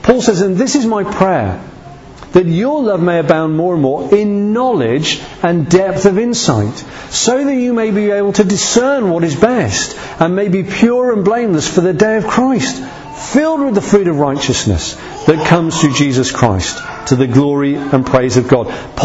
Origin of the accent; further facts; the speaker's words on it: United Kingdom; We're very British, aren't we?